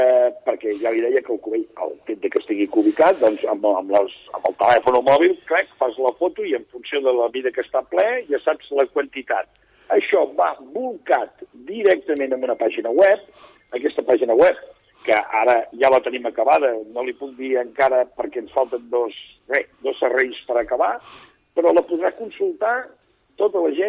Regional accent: Roses, Catalonia, Spain; En els llocs costaners, com ara el meu poble, Roses, o com podria ser Palamós

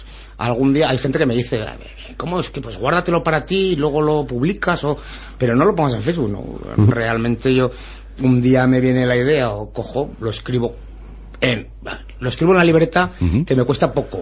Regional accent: Pamplona, Navarre, Spain; now in Tudela, Spain; yo soy de Pamplona, yo nací en Pamplona, pero por circunstancias, pues hace unos años me vine a vivir aquí a Tudela.

